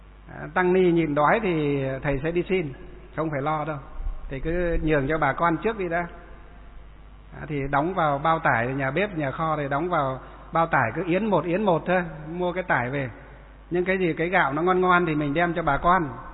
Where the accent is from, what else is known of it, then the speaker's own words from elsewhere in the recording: Lương Sơn, Hòa Bình, Vietnam; thì sáng nay tôi gọi điện vào trong bác chủ tịch huyện Lương Sơn, ở huyện của tôi á, quê hương của tôi á